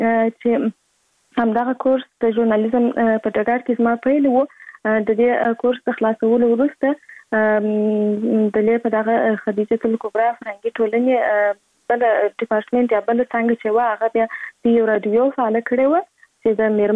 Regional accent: Kandahar, Afghanistan; born there; زه په کندهار ولایت کې زیږیدلی یم او اوس فعلا هم په کندهار ولایت کې اوسېږم.

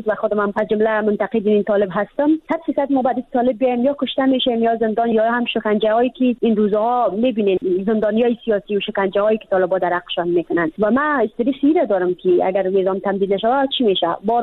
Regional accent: Badakhshan, Afghanistan

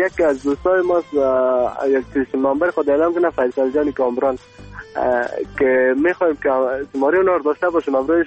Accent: Afghanistan; اما کل ما افغان هستیم،

